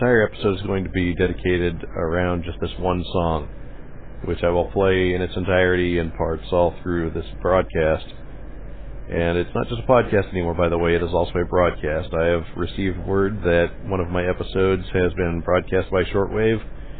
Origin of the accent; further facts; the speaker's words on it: United States; I am an American who's interested in our history and has studied it at length